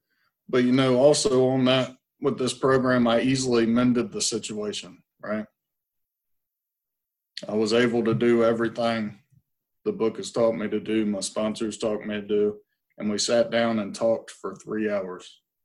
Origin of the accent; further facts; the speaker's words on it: Virginia Beach, Virginia, United States; I grew up in Virginia Beach, right?